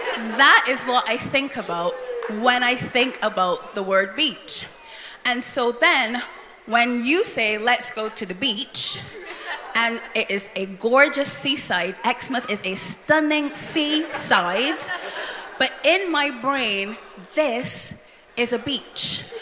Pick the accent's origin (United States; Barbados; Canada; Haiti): Barbados; now in United Kingdom; So I am from Barbados. As Hannah said, I've been in the UK in some capacity since 2010.